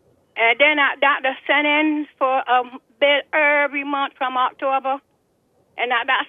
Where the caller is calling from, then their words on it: Saint Andrew, Jamaica; Good afternoon. I'm calling here from Rahal, St. Andrew.